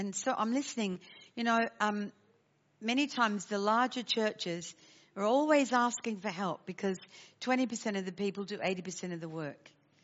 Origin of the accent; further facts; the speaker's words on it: Australia; I come from Australia, as you can tell, and I'm back there again now.